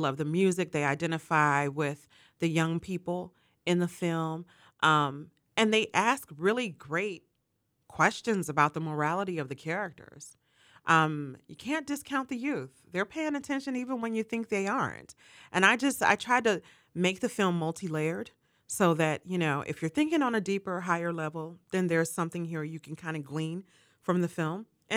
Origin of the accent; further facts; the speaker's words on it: Pittsburgh, Pennsylvania, United States; also born or lived in Los Angeles; there are elements of that film that I saw every day growing up in Homewood and in the Lincoln-Larimer area, anywhere on the East End.